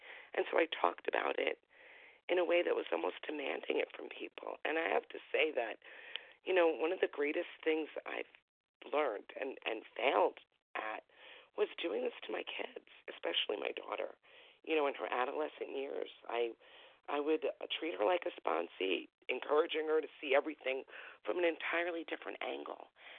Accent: New York, United States; Yeah, hi, good morning. … I'm from New York.

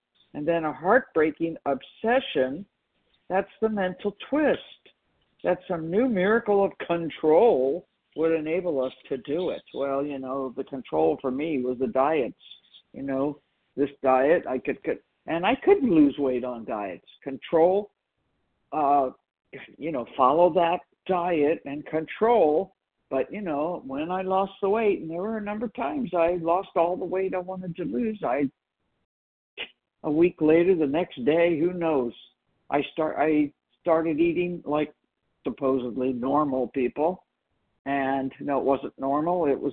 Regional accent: California, United States; from California.

